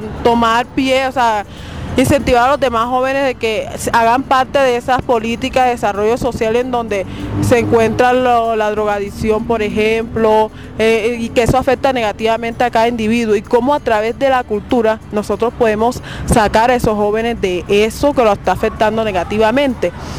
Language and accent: Spanish; Mahates, Bolívar, Colombia; soy de Mates, Bolívar, comunidad afrodescendiente. Es la cabecera municipal del corregimiento de San Basilio de Palenque.